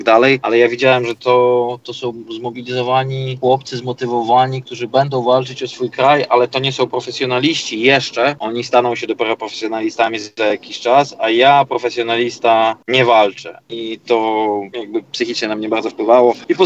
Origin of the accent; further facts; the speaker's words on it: Lublin Voivodeship, Poland; Ja pochodzę z Lubelszczyzny.